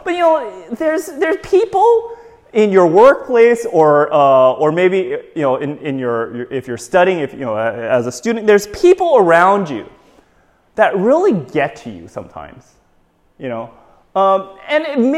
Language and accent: English; United States; now in United Kingdom; As an American, I often think that very much ingrained in me as a child was this idea of rights.